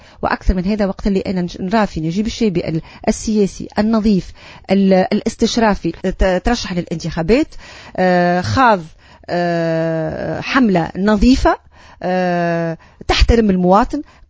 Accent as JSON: {"language": "Arabic", "country": "Tunisia"}